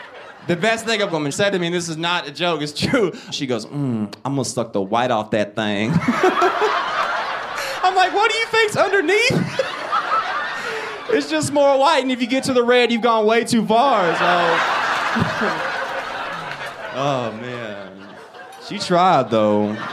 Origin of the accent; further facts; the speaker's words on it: the South, United States; It's funny because I'm from the South, so everyone assumes I'm my grandpa all the time.